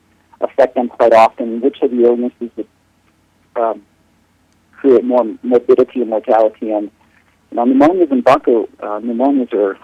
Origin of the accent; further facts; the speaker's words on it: Puerto Rico; also born or lived in Panama; I grew up in Puerto Rico, I grew up in Panama, I've been in a lot of places in Latin America